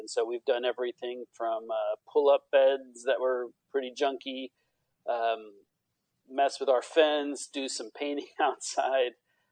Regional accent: Irving, Texas, United States; I grew up here in the Metroplex, grew up in Irving. I lived there all of my childhood life with my parents.

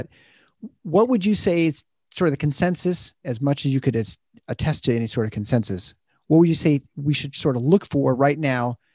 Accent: Midwest, United States; We're both kids from the Midwest, right?

